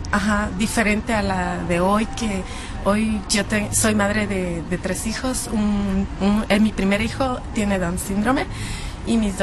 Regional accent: La Laguna de Ratana, Guatemala; Nací en un lugar muy chiquito, como un pueblito. Se llamaba La Laguna de Ratana. Y ahí crecí con mis padres.

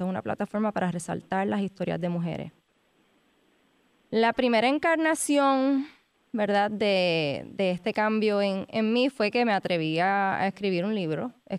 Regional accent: Puerto Rico; como mujer, como mamá, como puertorriqueña, como pareja, como madre trabajadora.

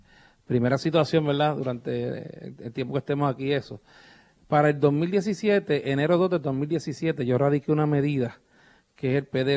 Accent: Ciales, Puerto Rico; Yo soy natural de Ciales.

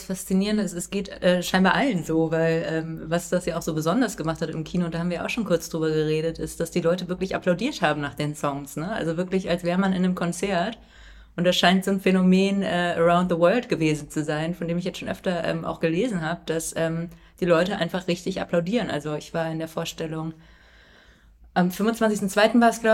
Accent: St. Peter-Ording, Schleswig-Holstein, Germany; Ah ja, genau, St. Peter-Ording.

